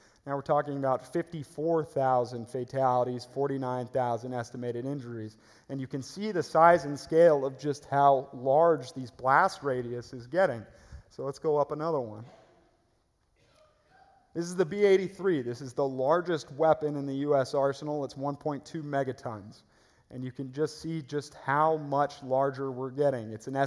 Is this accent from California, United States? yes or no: yes; San Clemente, California, United States; my hometown of San Clemente